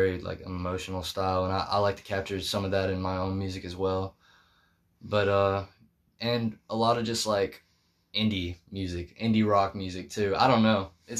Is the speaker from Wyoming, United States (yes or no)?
no; Muscle Shoals, Alabama, United States; I am from Muscle Shoals, Alabama, and I've been making music for as long as I can remember.